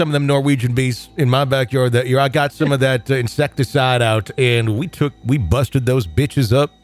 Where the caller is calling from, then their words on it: Texas, United States; from East Texas, and I've just become an EPP.